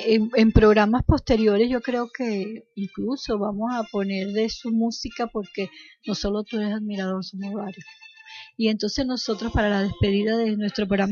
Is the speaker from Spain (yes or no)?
no; Caracas, Capital District, Venezuela; Yo como caraqueña victoriana